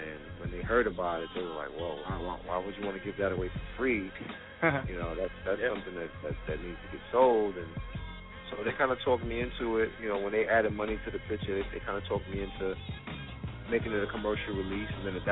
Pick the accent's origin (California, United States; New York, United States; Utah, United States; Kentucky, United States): New York, United States; Brooklyn; kind of make it a story about my childhood growing up in Brooklyn, New York, 12 years old, and how I got into hip-hop